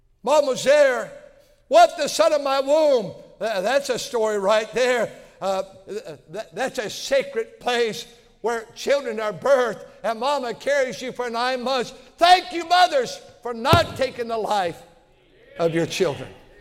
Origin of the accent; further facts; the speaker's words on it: Milwaukee, Wisconsin, United States; born there; And I was born in Milwaukee, Wisconsin, and we moved out here.